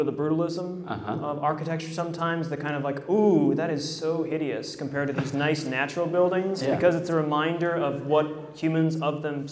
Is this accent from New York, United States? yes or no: yes; Buffalo, New York, United States; Well, I grew up in Buffalo, New York